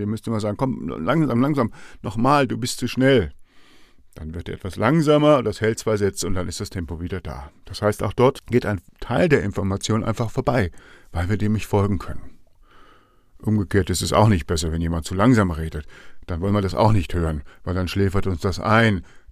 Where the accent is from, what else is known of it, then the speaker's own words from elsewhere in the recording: Baden-Württemberg, Germany; accent: Swabian; wenn ich als Schwabe arbeite und Schwäbisch rede